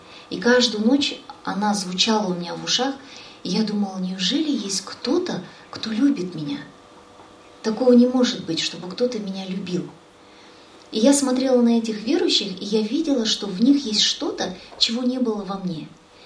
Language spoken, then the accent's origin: Russian; Kazakhstan; А я казашка, и как можно мне, казашке, мусульманке, говорить про русского Иисуса Христа?